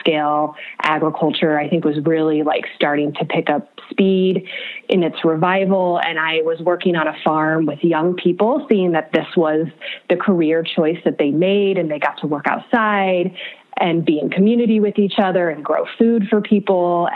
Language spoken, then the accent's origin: English; Illinois, United States; I am originally from Central Illinois. I come from a long line of farmers from that area. My grandparents farmed in Tazewell County, where I am from. My mom grew up on a family homestead along the Illinois River.